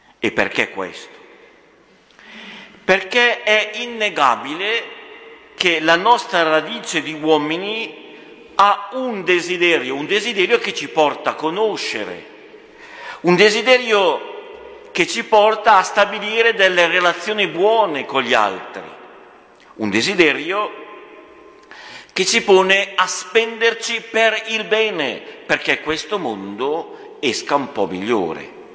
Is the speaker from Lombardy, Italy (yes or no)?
yes; Cremona, Lombardy, Italy; sono di Cremona.